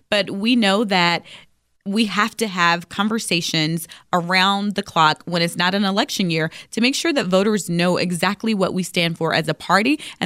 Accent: Columbus, Georgia, United States; born there; It's a transformational time for our state. I was born in Georgia. I was born down in Columbus.

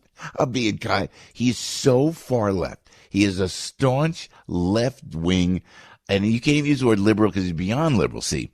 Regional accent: New Jersey, United States; That's me … from my home state, New Jersey, USA.

